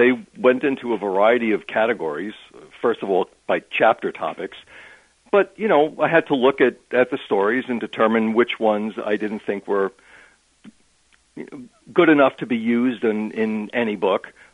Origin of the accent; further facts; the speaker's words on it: New York, United States; Still love the Mets because I'm from New York, and we go to a lot of games.